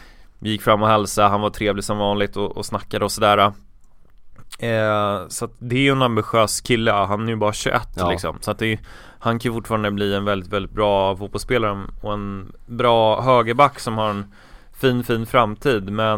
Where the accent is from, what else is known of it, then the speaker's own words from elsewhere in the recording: Iceland; Jag kommer ju dock från Island.